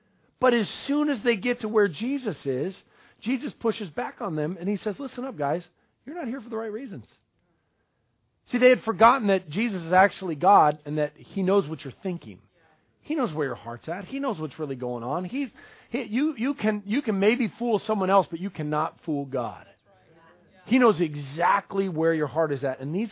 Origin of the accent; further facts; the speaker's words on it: Ballard, Washington, United States; Hey, man, I grew up in Ballard. I'm growing up in Ballard.